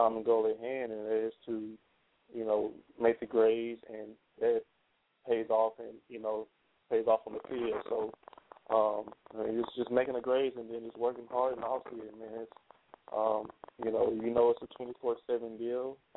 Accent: Oklahoma City, Oklahoma, United States; Yeah, born and raised in Oklahoma City, went to Millwood High School. It's just in, you know, Oklahoma City, but we have our own district.

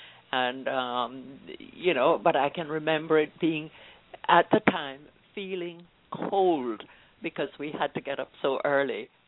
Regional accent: Savanna-la-Mar, Westmoreland, Jamaica; And some of it is completely alien to me because I am a country girl. I'm not a city girl. I was brought up near Savlemar, but lived outside of town.

